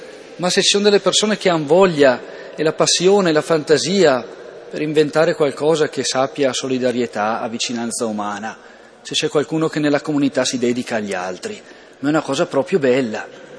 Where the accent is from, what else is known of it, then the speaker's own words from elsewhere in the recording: Bergamo, Lombardy, Italy; vengo a dirlo qui a Redona, io vengo da Redona